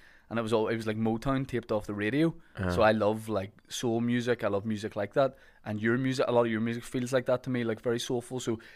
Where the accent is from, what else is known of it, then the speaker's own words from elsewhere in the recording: Holywood, Northern Ireland, United Kingdom; And Hollywood and Bangor have that wee sort of middle class rivalry.